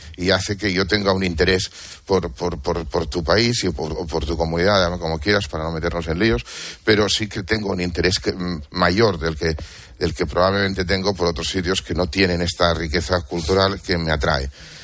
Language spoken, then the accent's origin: Spanish; Catalonia, Spain; yo como catalán no necesito ni hablar en catalán en todas partes, ni que me hablen en catalán en todas partes.